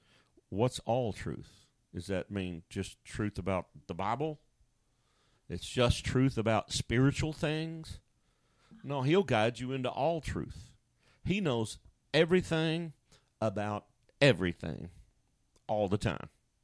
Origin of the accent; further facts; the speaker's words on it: United States; And I, as an American, have the freedom to say that.